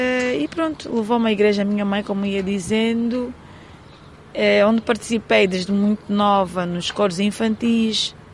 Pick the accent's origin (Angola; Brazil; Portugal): Angola; Luanda; Sou natural de Luanda, com origens malanginas, porque os meus pais são malanginos, né?